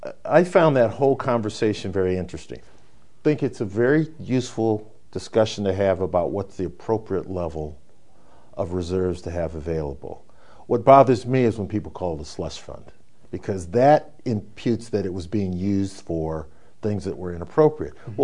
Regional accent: Des Moines, Iowa, United States; I'm from Des Moines. We were talking earlier about how that's changing.

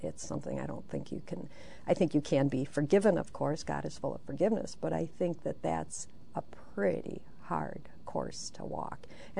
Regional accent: Wisconsin, United States; And I am from Southeast Wisconsin, so I harp about that a lot.

